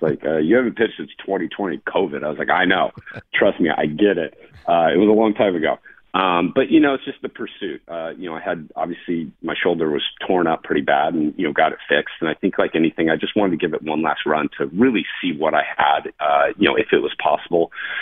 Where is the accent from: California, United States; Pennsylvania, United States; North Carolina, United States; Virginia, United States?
California, United States; San Diego; I was in San Diego, so it was kind of nice to be back in my hometown, see people that supported me for the last 20 to 25 years of kind of my career.